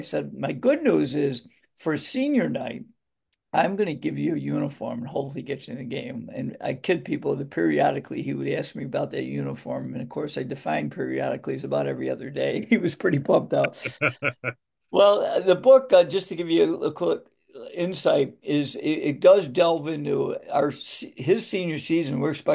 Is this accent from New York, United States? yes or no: yes; Greece, New York, United States; I coached at one of the schools in my hometown called Greece, a suburb of Rochester, New York, called Greece Athena.